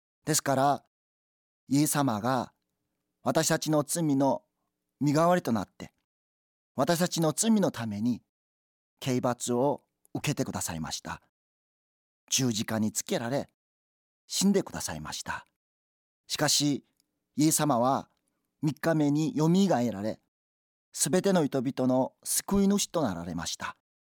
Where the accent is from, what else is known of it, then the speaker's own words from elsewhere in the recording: South Korea; Japanese is a second language; now in Japan; 私は約13年前に韓国から日本に来ましたが